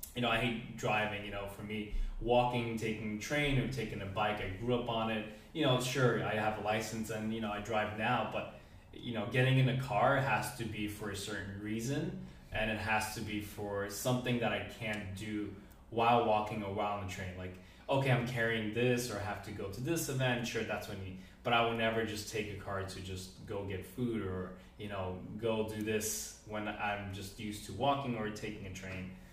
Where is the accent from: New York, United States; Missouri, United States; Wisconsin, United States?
New York, United States; Brooklyn; Pizza wise, I think obviously Roberta's, but I come from Brooklyn, so L&B Spumoni Gardens would have to take that slot as number one.